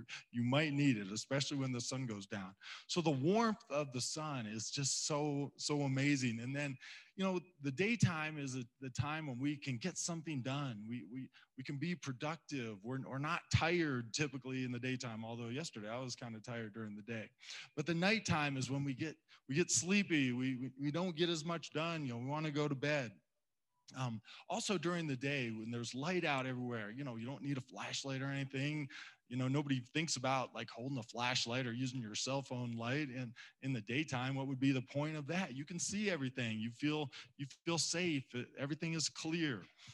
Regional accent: Ohio, United States; Now, I'm from Ohio

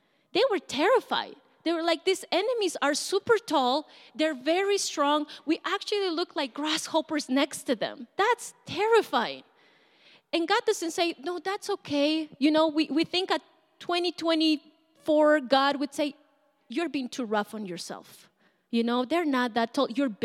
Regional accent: Bolivia; Bolivia went to war. I'm from Bolivia.

